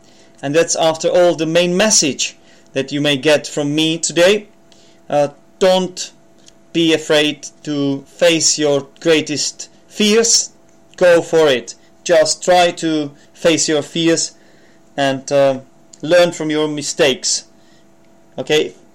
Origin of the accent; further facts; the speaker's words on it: Czechia; accent: Czech; English is a second language; I admit I'm not a native speaker. I'm from the Czech Republic, and my accent, even though I'm trying hard to have a British accent, it does from time to time resemble